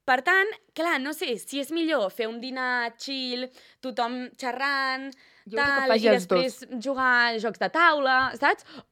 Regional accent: Sant Feliu, Catalonia, Spain; Nosaltres, que som de Sant Feliu, és com que sempre ens trobem a la gent de tota la vida

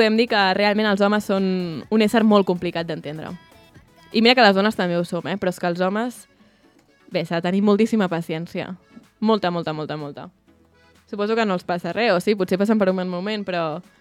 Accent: Sant Feliu, Catalonia, Spain; perquè realment els que som de Sant Feliu hem trobat la manera alternativa d'arribar-hi.

